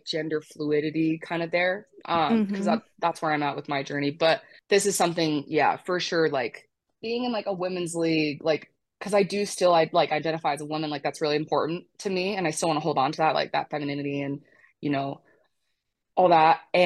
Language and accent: English; Utah, United States; And I'm from Utah.